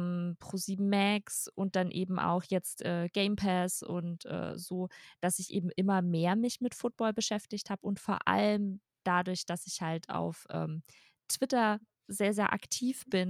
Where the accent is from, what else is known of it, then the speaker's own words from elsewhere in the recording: Bavaria, Germany; Also bei uns in Bayern war das so aufgebaut, dass man die ersten 2 Jahre quasi British English hatte und dann in der 7. war American English dran